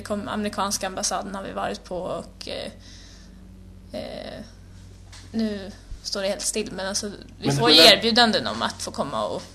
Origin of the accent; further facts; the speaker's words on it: Sweden; Alltså, som svensk så... Jag kan ju bara tala för mig själv.